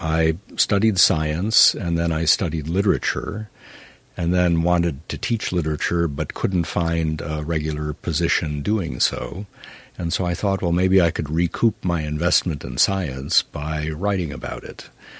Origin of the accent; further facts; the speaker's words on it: Illinois, United States; different upbringing than my friends in Illinois near Chicago when I was growing up, because my mother had been born and raised in India.